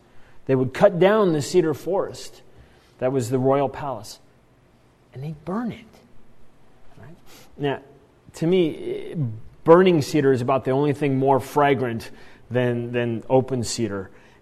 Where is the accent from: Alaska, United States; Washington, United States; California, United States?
Washington, United States; Spokane; I grew up in Spokane, Washington.